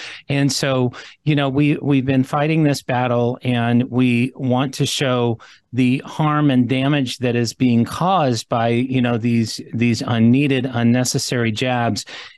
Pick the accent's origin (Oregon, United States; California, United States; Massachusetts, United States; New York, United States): California, United States; Los Angeles; now in Redding, United States; I grew up in Los Angeles. I now live in the North State in Redding, California.